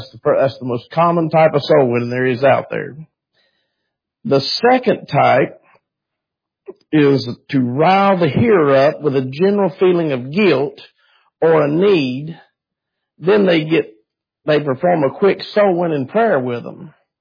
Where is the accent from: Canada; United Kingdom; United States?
United States; Being an American, I would stay in the American embassy at the base till they come and got me.